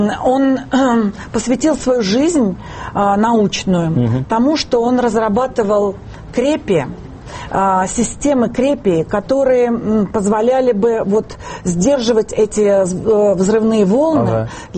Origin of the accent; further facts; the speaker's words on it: Donbas, Ukraine; born there; Я родилась на Украине.